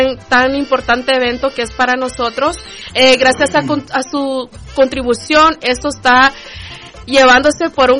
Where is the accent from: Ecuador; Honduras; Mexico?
Honduras; Sí, yo soy hondureña, orgullosamente catracha.